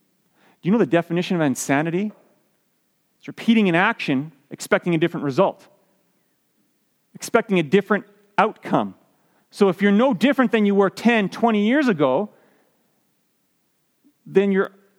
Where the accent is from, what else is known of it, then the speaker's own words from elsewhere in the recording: Canada; that because we knew, as Canadians, that people like us. So we wore that citizenship proudly. We said, we're from Canada.